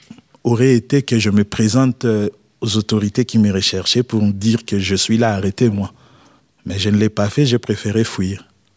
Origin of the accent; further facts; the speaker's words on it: DR Congo; now in France; Je suis du Congo-Kinshasa et il y a le Congo-Brazzaville à côté.